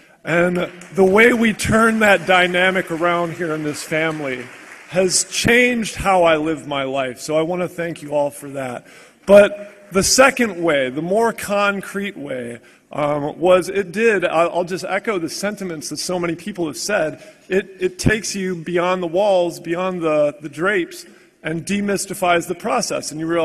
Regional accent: Racine, Wisconsin, United States; I'm from Racine, Wisconsin.

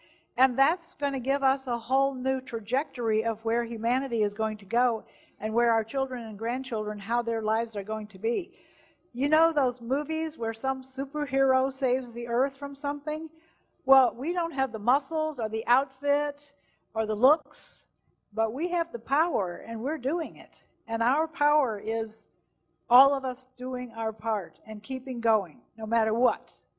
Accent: Chapel Hill, North Carolina, United States; from the Raleigh-Durham chapter, and I'm from Chapel Hill, North Carolina.

